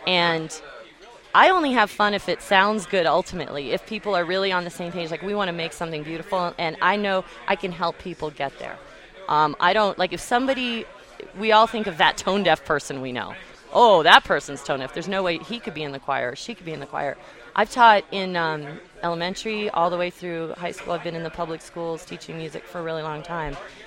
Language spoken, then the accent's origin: English; Santa Fe, New Mexico, United States; I grew up in El Rancho in Pewaukee, and there was a choir in Santa Fe